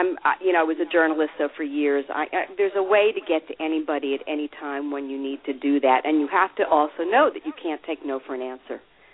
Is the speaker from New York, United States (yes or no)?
yes; New York, United States; I came from New York and from radio, so I've been doing radio on and off for years